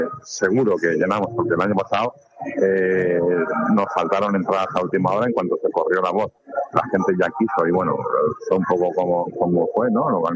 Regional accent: Benidorm, Valencian Community, Spain; allí donde vamos y decimos que somos de Benidorm, enseguida nos conocen por el clima.

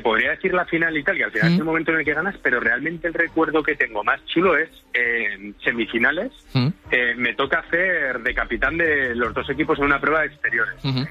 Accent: Zaragoza, Aragon, Spain; yo soy de Zaragoza, ¿sí?

